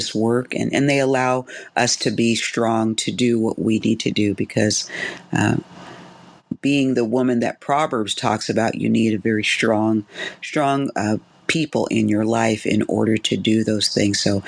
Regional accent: Lakewood, Washington, United States; Anyway, I'm hailing from Lakewood, Washington.

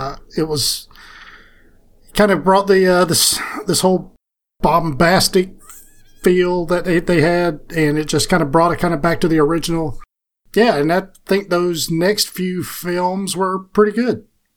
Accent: Wisconsin, United States; I'm originally from Wisconsin.

